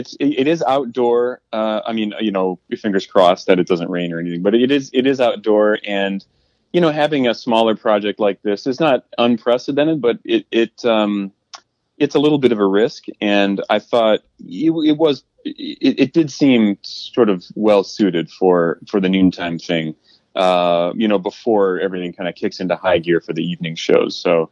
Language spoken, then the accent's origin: English; Illinois, United States; I'm from the suburbs. I'm from the Chicago suburbs.